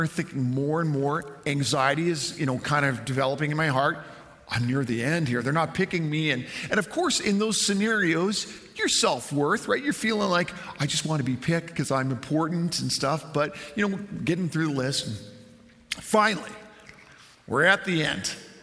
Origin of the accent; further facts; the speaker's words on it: Clavette, Saskatchewan, Canada; I've lived in a lot of places, but as a young child, I grew up in Clavette, Saskatchewan. Now, Clavette is about half an hour out of Saskatoon, 20 minutes out of Saskatoon. And we used to live on a little hobby farm.